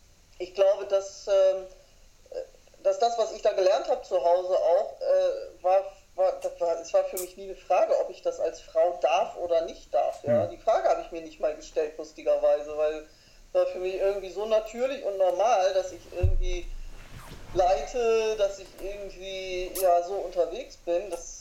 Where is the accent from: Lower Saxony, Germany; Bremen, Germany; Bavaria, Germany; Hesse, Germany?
Bremen, Germany; meine Gemeinde in Bremen, wo ich aufgewachsen bin